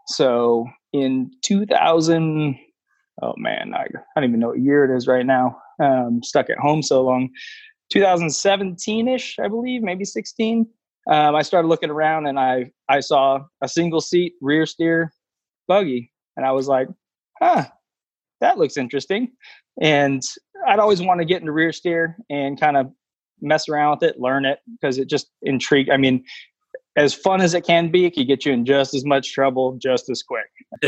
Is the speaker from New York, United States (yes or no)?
no; Sacramento, California, United States; born there; Well, kind of started, as a kid, I was born in Sacramento.